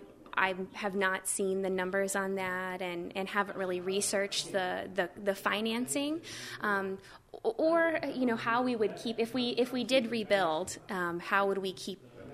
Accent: Macomb, Illinois, United States; I grew up in Blanninsville, which is a subdivision of Macomb, as I like to say.

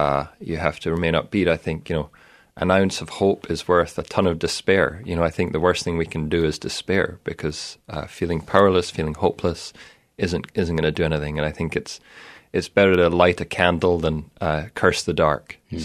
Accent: Scotland, United Kingdom; I grew up in Scotland. I did my undergraduate degree in Aberdeen, and I'd never left Europe

